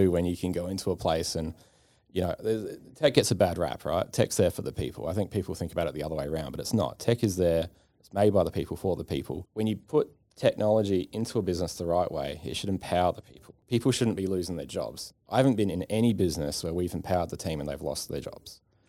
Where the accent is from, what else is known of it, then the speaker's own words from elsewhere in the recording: Australia; There's about 30 of us. We're all Australian. We're Adelaide based.